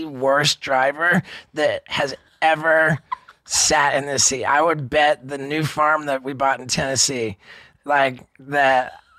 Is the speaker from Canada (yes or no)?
no; England, United Kingdom; born there; I was born in England, so I have a British passport.